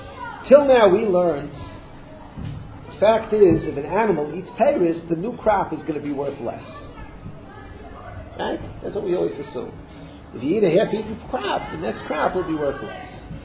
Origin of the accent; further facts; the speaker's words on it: Vineland, New Jersey, United States; I grew up in Vineland, in the farms.